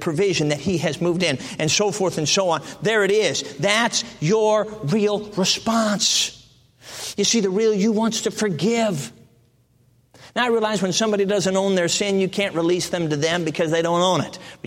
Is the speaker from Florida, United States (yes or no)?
no; Chicago, Illinois, United States; Now, I grew up in Chicago. I had to get used to this.